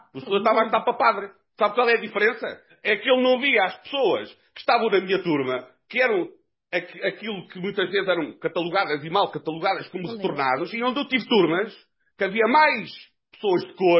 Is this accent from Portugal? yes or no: yes; Mem Martins, Lisbon, Portugal; Meio Martins foi onde eu nasci. Onde eu nasci, não. Eu nasci em Lisboa, foi onde eu cresci. Eu cresci em Meio Martins. Eu vim lá com 19 anos.